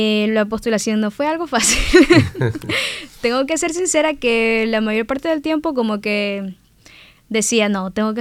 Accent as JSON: {"language": "Spanish", "town": "Quevedo", "region": "Los Ríos", "country": "Ecuador", "said": "tengo 23 años de edad. Soy originaria de Quevedo, la provincia de Los Ríos, allá en Ecuador."}